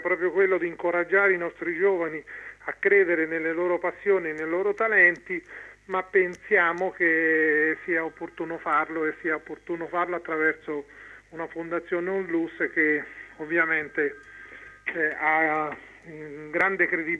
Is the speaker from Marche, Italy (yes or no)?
yes; Marche, Italy; Io da tifoso, da marchigiano e anche da addetto ai lavori mi auguro che nella nostra regione ci sia una squadra che possa stare stabilmente in Serie A e in Serie B